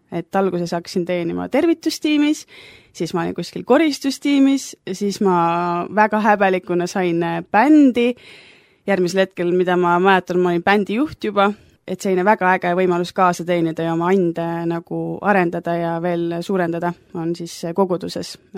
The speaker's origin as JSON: {"language": "Estonian", "town": "Tartu", "region": "Tartu County", "country": "Estonia", "lives_now": "Viljandi, Estonia", "said": "Et ma olen Tartust pärit, aga siis tuli selline mõte, et lähen Viljandisse elama ja õppima"}